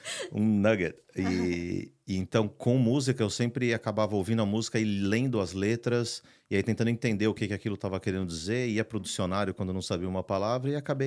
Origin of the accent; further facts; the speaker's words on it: São Paulo, Brazil; moved away as an adult; Eu nasci e cresci em São Paulo, capital. Exato. E aí vim direto pra cá. Nunca tinha morado fora